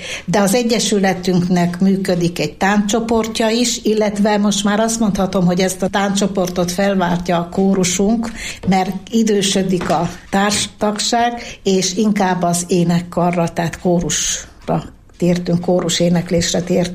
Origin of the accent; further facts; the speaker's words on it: Abasár, Heves, Hungary; Én abasári születésű vagyok, tehát Tőzsgyökeres abasári